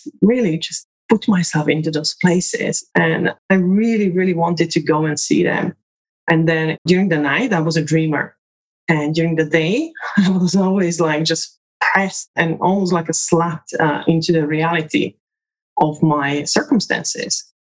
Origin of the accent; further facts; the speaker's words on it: Slovakia; born there; English is a second language; I come from Slovakia, which used to be part of Czechoslovakia, which used to be under the communist regime. So I was born in communism. And yeah, I am a communist kid, literally.